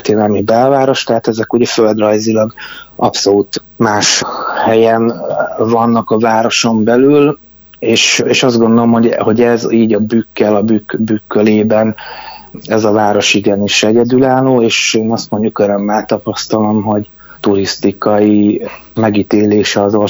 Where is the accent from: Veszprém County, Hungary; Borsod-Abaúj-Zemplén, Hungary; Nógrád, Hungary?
Borsod-Abaúj-Zemplén, Hungary; Miskolc; mondjuk miskolciként elég furcsán jön neki, ha Debrecenről indítanék egy blogot.